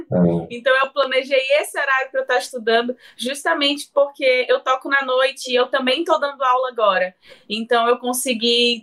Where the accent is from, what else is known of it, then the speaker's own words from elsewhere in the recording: Manaus, Amazonas, Brazil; also born or lived in São Paulo; Eu sou de Manaus, porém já fiquei 3 anos morando em São Paulo. Voltei para Manaus agora.